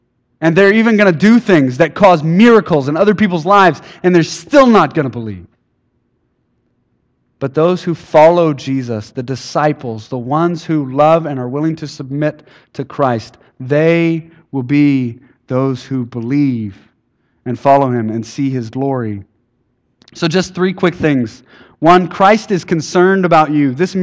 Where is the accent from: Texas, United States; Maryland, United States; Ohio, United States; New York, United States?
Texas, United States; Brazoria; No, it's in Texas, and it's south of Houston, right before you get to Freeport.